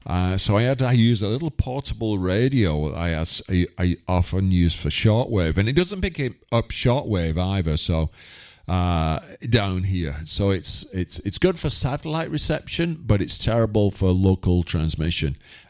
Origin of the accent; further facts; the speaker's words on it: Wigan, North West England, United Kingdom; Northern Soul, which is something I grew up with back in my hometown of Wigan.